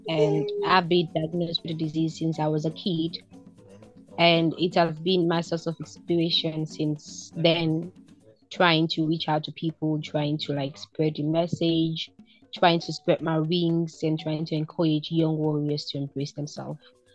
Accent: Sierra Leone; I'm from Sierra Leone and I'm 26 years old.

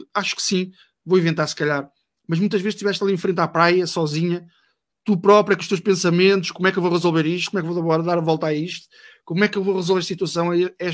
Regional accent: Vila Nova de Gaia, Norte, Portugal; ou aqui em Gaia, onde eu sou de Gaia

